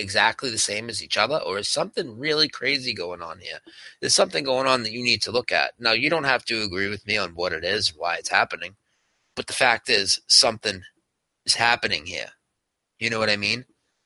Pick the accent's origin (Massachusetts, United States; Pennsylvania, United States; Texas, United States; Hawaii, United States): Massachusetts, United States; Lowell; I'm from Lowell, Massachusetts